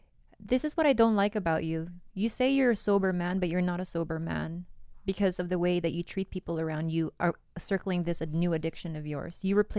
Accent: Philippines; now in United States; a lot of them that I grew up with in the Philippines

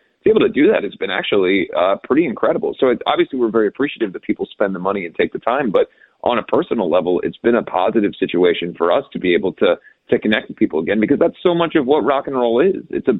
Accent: Ohio, United States; it's just stories from the first 30 years of my life, growing up in Ohio, trying to become a rock star, life on the road

